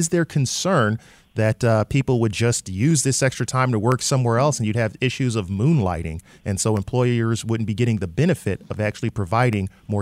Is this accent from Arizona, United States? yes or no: no; Detroit, Michigan, United States; I think it was the plan my mom had for a … growing up in Detroit.